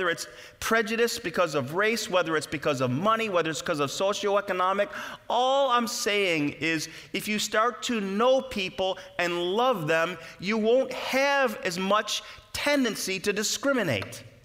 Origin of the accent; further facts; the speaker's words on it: Rochester, New York, United States; also born or lived in Florida / Dallas; I was from Rochester, even though I had lived in Florida and moved to Dallas from Florida, not directly from Rochester.